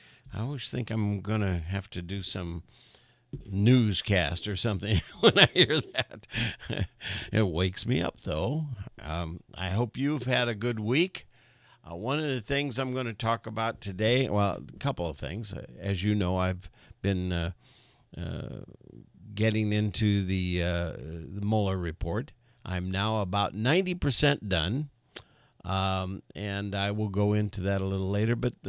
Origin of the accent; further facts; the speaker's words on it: Crawfordsville, Indiana, United States; I was born in Indianapolis, and I know where the church is that Dad was the minister, but I was only there for a year, so I don't remember much about that. And then his assignment was Crawfordsville, Indiana